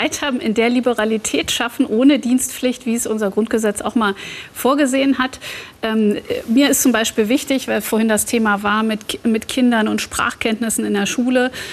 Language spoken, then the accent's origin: German; Germany; Ich bin als Kind in der DDR aufgewachsen, da war wirklich Militarismus.